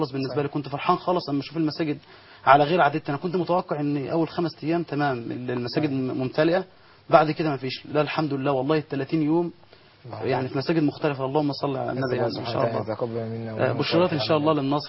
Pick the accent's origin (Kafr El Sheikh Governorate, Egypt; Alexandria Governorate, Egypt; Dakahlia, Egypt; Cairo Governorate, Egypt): Kafr El Sheikh Governorate, Egypt; also born or lived in Damietta; لا انا من كفر الشيخ ومن دمياط